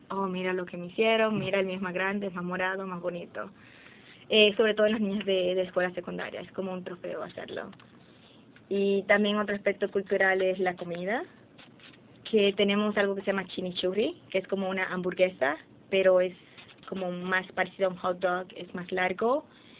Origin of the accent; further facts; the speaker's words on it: La Vega, Dominican Republic; soy de la República Dominicana, exactamente de La Vega, que queda cerca de Santiago, en la región norte del país.